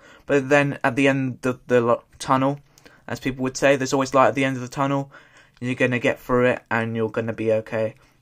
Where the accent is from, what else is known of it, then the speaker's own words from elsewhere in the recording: United Kingdom; but as British people, we sit in the parks and we like to go out to the park.